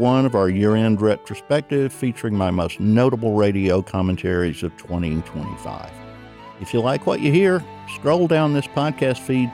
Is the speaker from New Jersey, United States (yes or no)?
no; Clarkston, Georgia, United States; like this one about my hometown of Clarkston, Georgia, which for a half century has welcomed refugees from 150 different ethnic groups around the world.